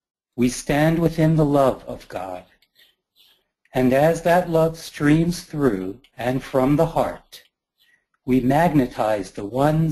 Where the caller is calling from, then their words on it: Boulder, Colorado, United States; Boulder, Colorado.